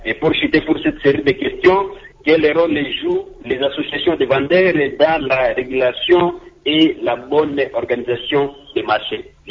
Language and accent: French; Kisangani, Tshopo, DR Congo; Je disais à propos du marché, donc chez nous à Kisangani, le même cas qui se passe ailleurs, hein, c'est toujours à Kisangani.